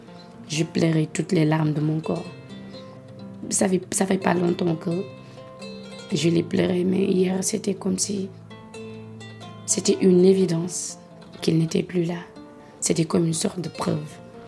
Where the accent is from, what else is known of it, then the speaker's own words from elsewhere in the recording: Senegal; je suis sénégalaise de nationalité